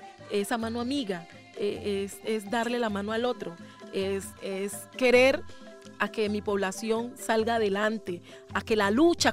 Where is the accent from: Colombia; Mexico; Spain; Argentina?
Colombia; Bojayá, Chocó; levantar la bandera de Bojayá, la de Colombia, de mi país, y decir